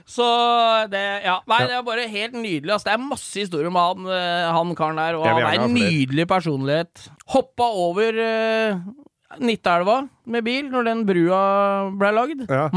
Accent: Lillestrøm, Akershus, Norway

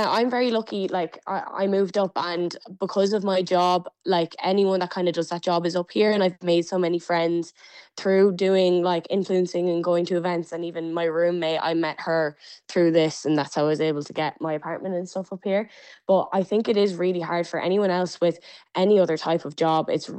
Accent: Ireland; when you're abroad, you kind of realize that everyone loves Irish people. So it's not just about like being Irish. It's like the language is such a huge part of our culture.

